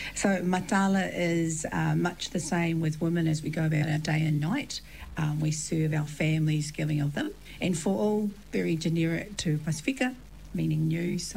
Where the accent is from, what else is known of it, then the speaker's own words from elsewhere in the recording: Wellington, New Zealand; also born or lived in Auckland; I was born in Auckland, and I've been raised in Wellington by … in Wellington all my life